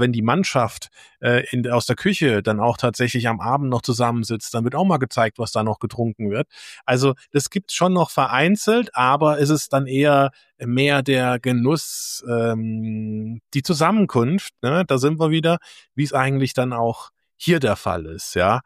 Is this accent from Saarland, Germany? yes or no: yes; Saarland, Germany; born there; Ich bin ja gebürtiger Saarländer, da ist das Frankreich.